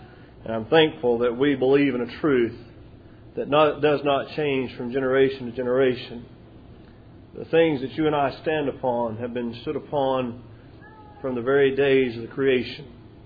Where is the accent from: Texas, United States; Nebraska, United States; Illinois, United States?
Texas, United States; and that's the last time I'll say it that way because I'm from Texas.